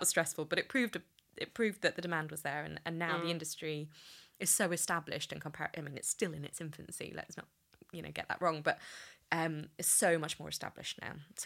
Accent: Newcastle, North East England, United Kingdom; also born or lived in Leeds / Hertfordshire; now in London, United Kingdom; Yeah, so I'm from Newcastle. I sort of worked my way down the country from Newcastle to Leeds to Hertfordshire to London at ad agencies

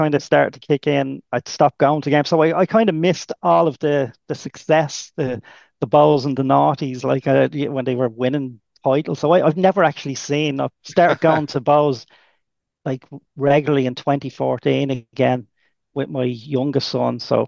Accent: Dublin, Leinster, Ireland; I grew up in Dominic Street, which is about a mile from Daly Mount.

